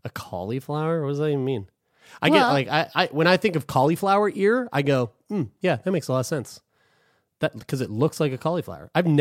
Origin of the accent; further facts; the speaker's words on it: St. John's, Newfoundland and Labrador, Canada; I'm from St. John's, Newfoundland.